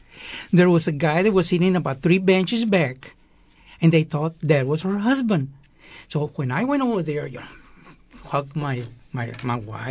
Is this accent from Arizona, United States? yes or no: no; Corpus Christi, Texas, United States; also born or lived in Brownsville; Well, I was born in Brownsville, Texas. And my parents moved to Corpus when I was about 5 years of age. And I went to Southgate, North Side, the old North Side, and Roy Miller.